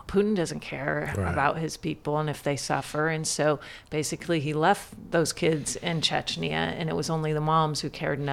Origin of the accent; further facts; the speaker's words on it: California, United States; I didn't, you know, I'm from California, I'm lost.